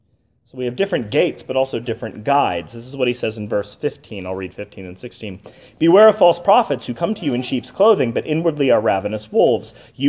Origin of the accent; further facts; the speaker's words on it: Harmony, Pennsylvania, United States; I grew up in Harmony, Pennsylvania, and we grew up without having immediate next-door neighbors, and we had a very, very large orchard in our backyard.